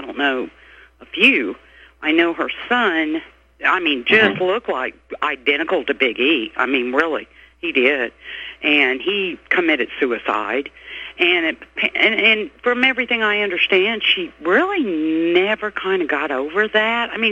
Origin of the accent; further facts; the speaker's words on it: Tennessee, United States; born there; I was born outside of Memphis, and I was blessed to be able to tour the mansion and his plane, the Lisa Marie.